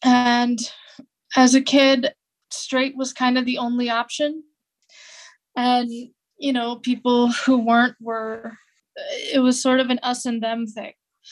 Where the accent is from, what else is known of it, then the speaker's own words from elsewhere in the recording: California, United States; Like, I had relatives that would campaign against gay marriage where I grew up in California.